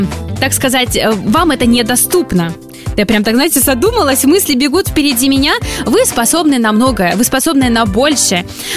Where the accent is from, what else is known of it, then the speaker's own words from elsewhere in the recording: Belarus; И все-таки мы белорусы. Мы чувствуем по-белорусски, мы живем по-белорусски, мы общаемся с нашими родными друзьями, белорусами.